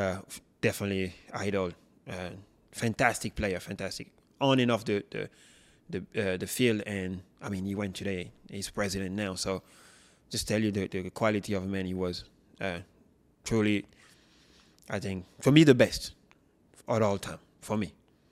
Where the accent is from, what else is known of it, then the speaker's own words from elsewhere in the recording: France; also born or lived in Paris; was born in France. Right? My both parents were immigrants, so they came to France. Born in Paris, lived in the city until I was 7 years old. And then mom decided to move us to the countryside, a small village, 500 people.